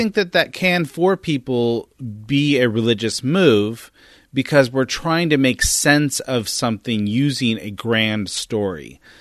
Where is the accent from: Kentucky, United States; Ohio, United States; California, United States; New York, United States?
California, United States; I grew up in Northern California, so I knew a few of these folks that would consider themselves pagans